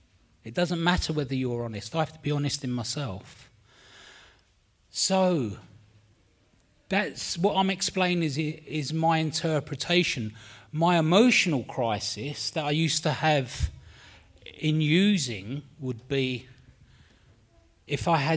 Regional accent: London, United Kingdom; I'm from London, England. I have an accent, so I might not sound English.

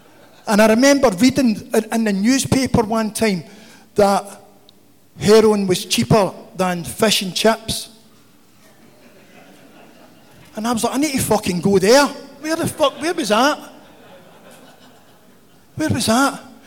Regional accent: Glasgow, Scotland, United Kingdom; I come from Glasgow in Scotland.

